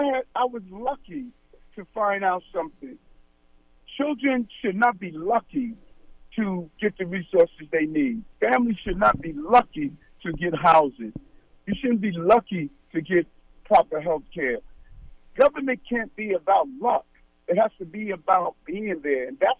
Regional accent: Brooklyn, New York, United States; born there; Yes, I was born in Brownsville, Brooklyn, and really my journey is the journey that everyday New Yorkers are experiencing.

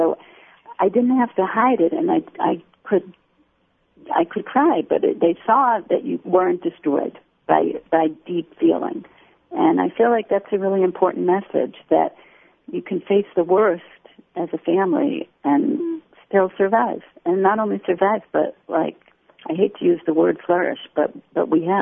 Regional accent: United States; as an American, I feel like it's so abnormal the way death invades us here.

